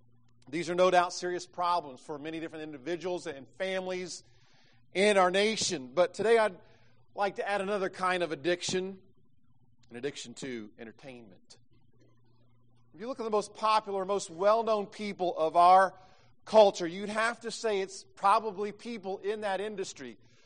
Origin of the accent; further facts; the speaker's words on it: Greensburg, Indiana, United States; The sectional game, the sectional final between my hometown, Greensburg, Indiana, versus Batesville, Indiana, there was standing room only.